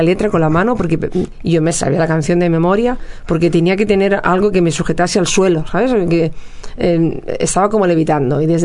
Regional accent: Barcelona, Catalonia, Spain; born there; Yo nací en Barcelona, mi padre vino a trabajar aquí y mi padre era jardinero, trabajaba para el Ayuntamiento de Barcelona. Era uno de los que hizo los jardines del Arco del Triunfo, imagínate. Y yo nací aquí, pero toda mi familia es cordobesa

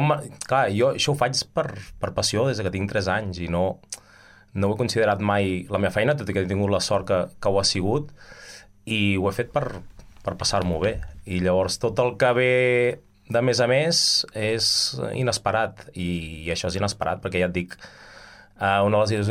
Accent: Valls, Catalonia, Spain; also born or lived in Barcelona / Ripollet; Jo vaig néixer a Barcelona, vaig viure a Ripollet, que el meu pare té un negoci, però clar, la meva mare és vallenca i tota la família estava aquí a Valls.

